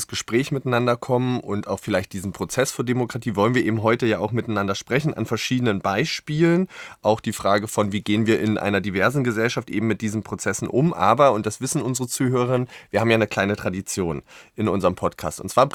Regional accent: Berlin, Germany; born there; Das freut mich als Berliner total. Ich mag die Stadt auch sehr, ich bin ja hier geboren.

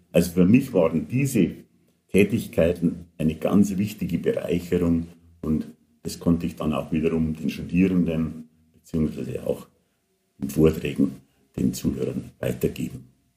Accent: Bavaria, Germany; Ja, also ich bin geboren in Niederbayern im Landkreis Düngolfing-Landau, aufgewachsen auf einem Bauernhof

